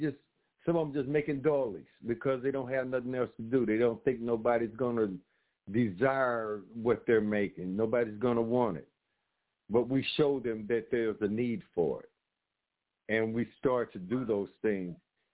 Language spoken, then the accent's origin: English; Oklahoma, United States; Because like I say, when I grew up in Oklahoma, we had stores, but our prices were for our people.